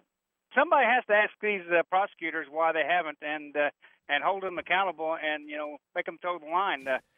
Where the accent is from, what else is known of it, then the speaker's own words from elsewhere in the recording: Indiana, United States; Well, I'm from Indiana. I know how to drive snow.